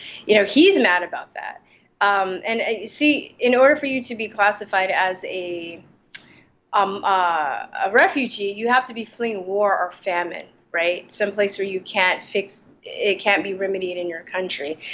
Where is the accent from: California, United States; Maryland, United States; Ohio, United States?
California, United States; I'm from California.